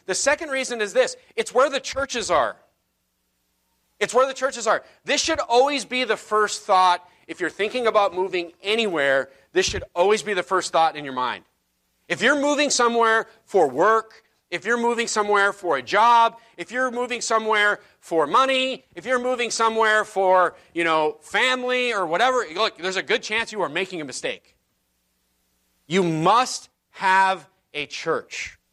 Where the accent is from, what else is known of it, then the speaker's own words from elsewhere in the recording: North Dakota, United States; now in California, United States; You know, when I was growing up in North Dakota, everybody in North Dakota called it the land of fruits and nuts.